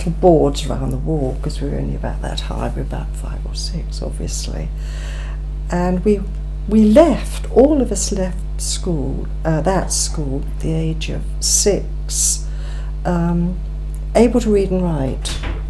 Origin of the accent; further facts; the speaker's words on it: Wheatley, South East England, United Kingdom; also born or lived in Oxford; 1937. I was born in Oxford, Radcliffe Infirmary, and I lived in Wheatley, which is about 6 miles outside.